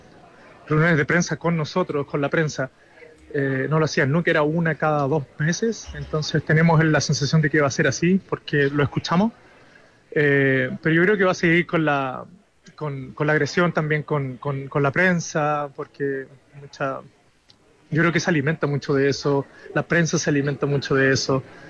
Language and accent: Spanish; Chile; now in United States; Soy el único chileno acá. Soy el único fotógrafo chileno.